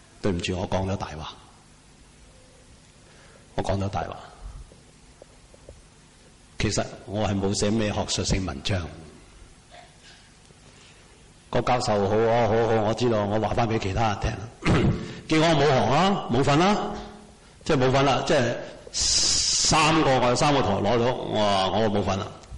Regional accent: China; 我哋中国人个恨字都好有趣。

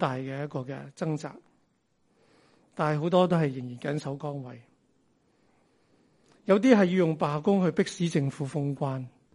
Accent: Hong Kong; 相信大家都很感受到我们香港人所过的日子是很不容易。

